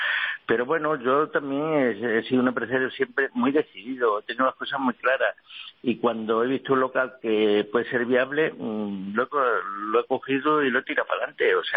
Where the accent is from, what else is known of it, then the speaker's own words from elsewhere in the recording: Bornos, Andalusia, Spain; yo soy de Borno, de un pueblo de la España profunda, de Cádiz.